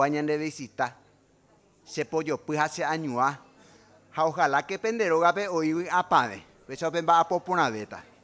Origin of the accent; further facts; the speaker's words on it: Paraguay; tengamos lo que nos corresponde como paraguayo